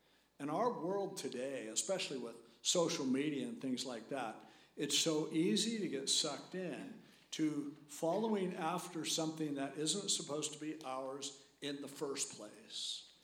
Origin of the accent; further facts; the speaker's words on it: United States; And I'm an American and I'll vote.